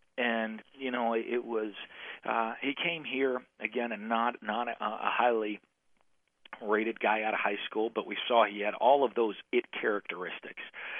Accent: Northeast, United States; I'm from the Northeast, and he's a Northeasterner

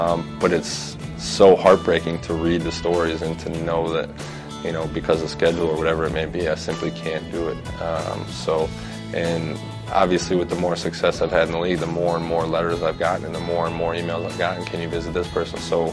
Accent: Pewaukee, Wisconsin, United States; it's cool that I can still go back to my hometown and just be regular old me. And my family and my friends keep me so grounded, and they keep me so humble. And I really get to just kind of see all this from the perspective of that kid from Pewaukee.

